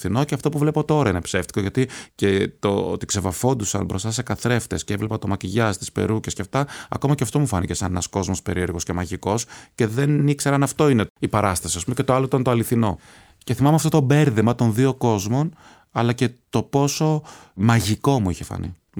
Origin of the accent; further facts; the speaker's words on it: Athens, Attica, Greece; born there; Γεννήθηκα λοιπόν στην Αθήνα, έχω καταγωγή από την Άξο, την οποία δυστυχώς έχω επισκεφτεί πολύ λίγες φορές, πολύ λιγότερες από όσες θα ήθελα ίσως. Κατάγομαι από μια πολύ τεκνή οικογένεια, είμαστε 8 αδέρφια και έχω και 8 ανήψια.